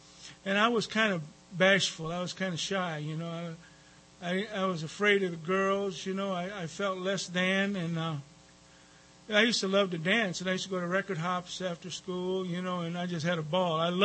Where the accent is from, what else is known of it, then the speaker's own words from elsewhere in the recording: Compton, California, United States; And I grew up in Compton